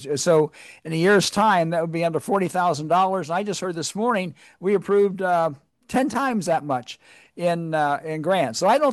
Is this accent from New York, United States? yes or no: yes; Corning, New York, United States; and I'm from Corning, New York